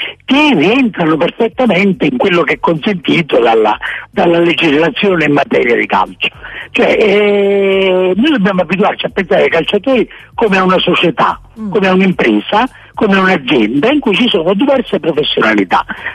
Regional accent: Naples, Campania, Italy; Scrivo perché sono napoletano e quindi, essendo napoletano, racconto le storie che racconta la città.

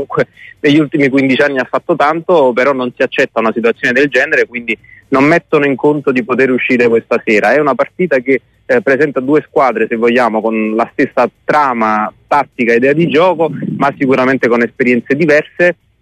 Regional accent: Rome, Lazio, Italy; now in Bolzano, Italy; è romano come noi, siamo di Bolzano più o meno, visto che è da 20 anni insomma in città

